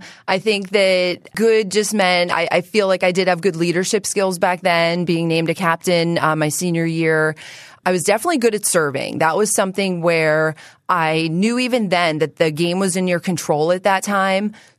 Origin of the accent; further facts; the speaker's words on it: Baden, Pennsylvania, United States; So I grew up in Baden, Pennsylvania, went to Ambridge High School, and at that time, not as much volleyball opportunity.